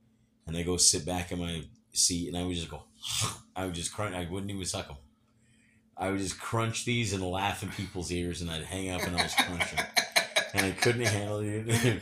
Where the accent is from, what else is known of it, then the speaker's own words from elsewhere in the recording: East Carbon, Utah, United States; also born or lived in Sunnyside; So my hometown, East Carbon and Sunnyside, they all came to the house. Price City, they all came to the house. The Highway Patrol, they all came to the house. Carbon County, everybody came